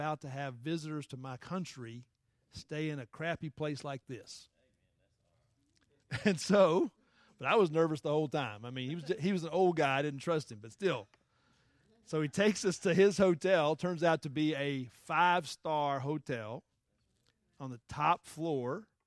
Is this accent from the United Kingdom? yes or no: no; Atlanta, Georgia, United States; Now, me, I'm from Atlanta. I don't trust any stranger walking up saying, hey, come to my hotel.